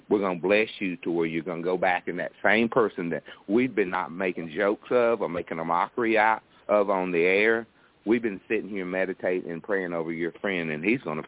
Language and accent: English; Georgia, United States; now in Atlanta, United States; I live in Atlanta right now, but I'm originally from a little German town in the northeast Georgia mountains, 12 miles from North Carolina, 30 miles from Tennessee, and 30 miles from South Carolina.